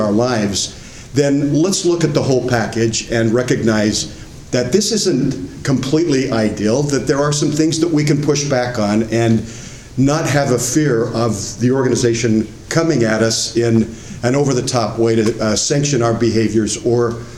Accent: Bountiful, Utah, United States; when I grew up in Bountiful

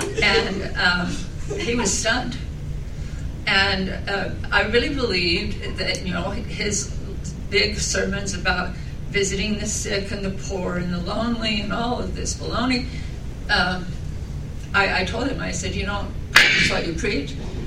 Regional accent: Indiana, United States; I'm from Indiana.

